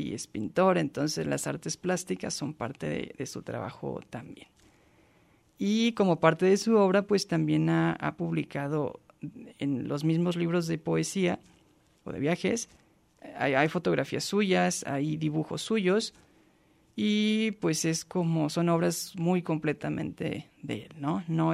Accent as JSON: {"language": "Spanish", "region": "Jalisco", "country": "Mexico", "said": "Entonces, pues quienes somos de Jalisco, pues tenemos la fortuna de que, bueno, ya la universidad nos está rescatando algunas de las obras."}